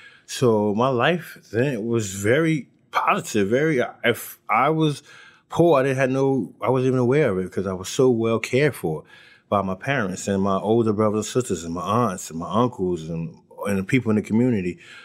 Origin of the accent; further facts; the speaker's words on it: Newark, New Jersey, United States; Yes, I grew up in Newark.